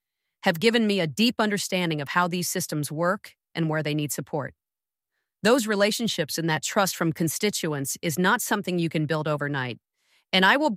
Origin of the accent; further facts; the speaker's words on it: Kotzebue, Alaska, United States; As an Inupiaq woman born and raised in Kotzebue, I understand firsthand the daily realities facing families across the North Slope Borough and Northwest Arctic Borough.